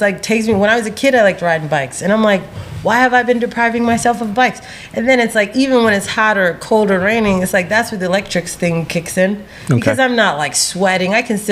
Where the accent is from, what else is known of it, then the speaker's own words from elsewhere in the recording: Pemberton, New Jersey, United States; Well, I am originally from a small town in South Jersey called Pemberton, New Jersey.